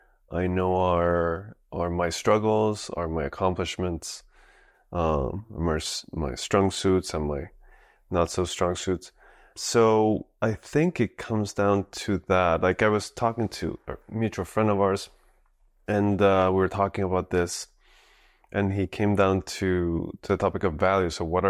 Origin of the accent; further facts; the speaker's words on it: Puerto Rico; growing up in Puerto Rico, I think like really, I mean, like a lot of places I imagine, but I feel like it really stifles that freedom